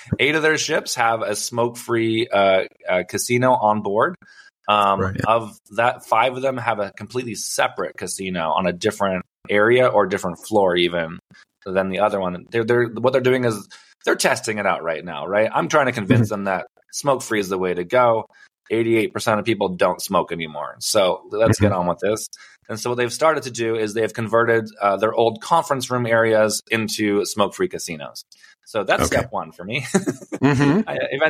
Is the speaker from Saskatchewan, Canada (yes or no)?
no; Ontario, Canada; now in United States; I grew up in Canada, right? So, and we haven't had smoking in our casinos in Ontario for like, I don't even know, 20 years maybe. So when I moved to the States